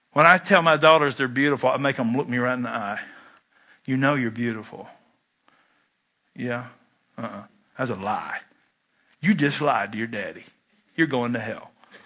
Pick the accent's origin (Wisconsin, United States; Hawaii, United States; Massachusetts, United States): Wisconsin, United States; I'm from Barron County, so that's how we roll.